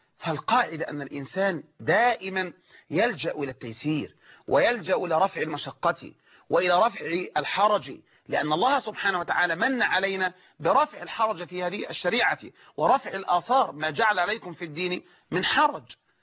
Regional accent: Egypt; وبالمناسبة أنبه لمسألة هنا وهي مسألة مشهورة عندنا في مصر

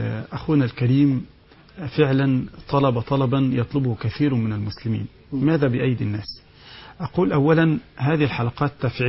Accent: Egypt; عندنا في مصر المدارس تنقسم إلى قسمين, مدارس علمانية ومدارس أزهر الشريف.

